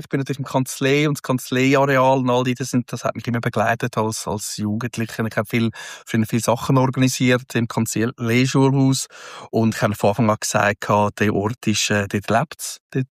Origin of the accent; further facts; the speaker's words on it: Zurich, Switzerland; Also ich bin dann geboren, aufgewachsen in Zürich. Ich bin ein waschechter Stadtzürcher. Manche sagen, ich verlasse eigentlich meine Zone 3 nicht. Das ist wirklich schwierig für mich. Ich bin da hinten aufgewachsen.